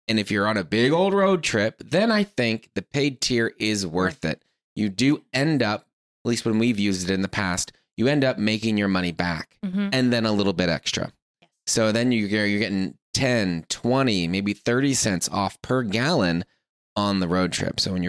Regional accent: Pennsylvania, United States; When I grew up in Pennsylvania, we didn't do a lot of road trips, but if we did, we can't really go that much farther east.

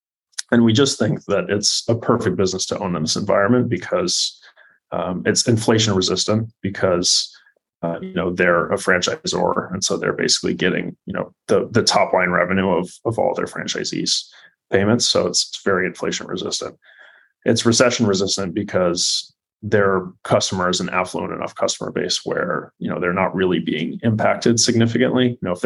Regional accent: Chicago, Illinois, United States; now in Miami, United States; No, my phone number, because I grew up in Chicago, so my phone number is a 630.

